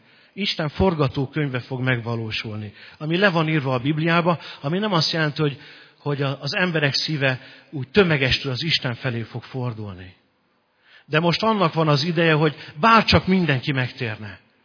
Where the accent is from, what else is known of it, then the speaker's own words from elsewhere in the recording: Hungary; mert mi magyarok vagyunk Európában. Ez a mi közegünk.